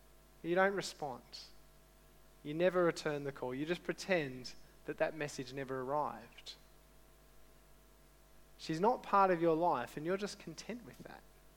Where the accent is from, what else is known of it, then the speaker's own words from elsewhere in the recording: Penrith, New South Wales, Australia; I grew up in Penrith, and when I finished school, I started an engineering course at uni in the city.